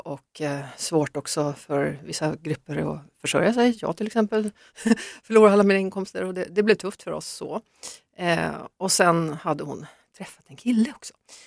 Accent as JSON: {"language": "Swedish", "town": "Åkersberga", "region": "Stockholm County", "country": "Sweden", "tie": "born or raised there", "said": "Jag har ju norrbottniska rötter, absolut. Men jag är uppvuxen utanför Stockholm, bott merparten av mitt liv där."}